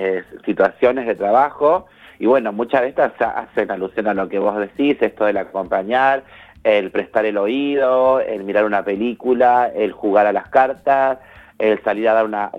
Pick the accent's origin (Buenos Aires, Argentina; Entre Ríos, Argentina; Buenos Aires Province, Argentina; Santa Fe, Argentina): Santa Fe, Argentina; Rosario; como contaste, somos de Rosario.